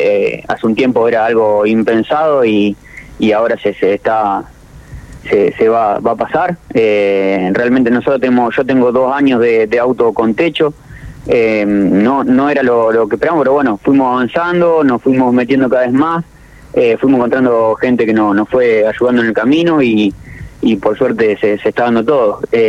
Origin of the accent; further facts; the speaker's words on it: Máximo Paz, Santa Fe, Argentina; Aparte yo jugué en Máximo Paz, mi pueblo